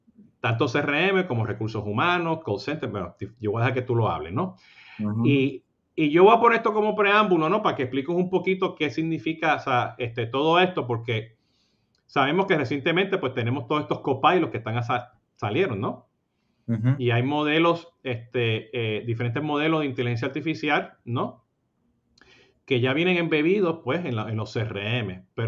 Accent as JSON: {"language": "Spanish", "country": "Puerto Rico", "lives_now": "Florida, United States", "said": "Siendo puertorriqueño, pues estoy comprando mucho café de Puerto Rico, ¿no? Y viviendo aquí en la Florida, pues se consigue café en todos lados"}